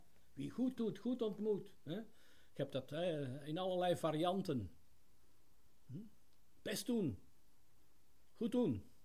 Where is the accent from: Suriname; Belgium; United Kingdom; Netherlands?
Belgium; ik ben Belg, ik ben geboren daar